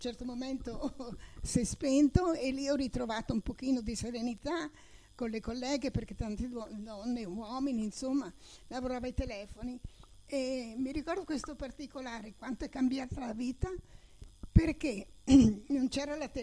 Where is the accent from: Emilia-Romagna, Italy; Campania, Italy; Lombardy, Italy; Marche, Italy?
Marche, Italy; Ancona; io sono nata in Ancona e ho vissuto nel rione Capodimonte.